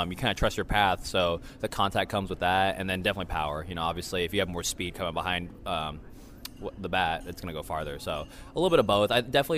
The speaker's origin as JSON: {"language": "English", "region": "California", "country": "United States", "tie": "born or raised there", "said": "Obviously, I grew up in the Bay Area."}